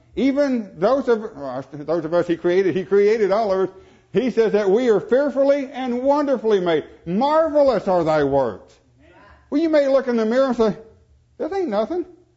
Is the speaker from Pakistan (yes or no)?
no; Arkansas, United States; born there; I was born in Figure 5, Arkansas, with modest parents.